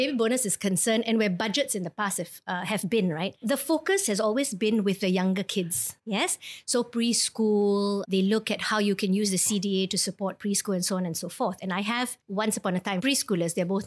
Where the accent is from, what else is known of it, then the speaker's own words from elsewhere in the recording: Singapore; born there; Well, I was born in Singapore.